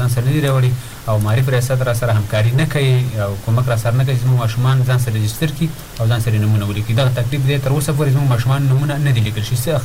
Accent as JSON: {"language": "Pashto", "region": "Kunar", "country": "Afghanistan", "lives_now": "Nangarhar, Afghanistan", "said": "زه د افغانستان یم ما د افغانستان تذکره اخیستې ده ځکه په هر ځای کې اوسېږم د دې افغانستان د خاورې یم"}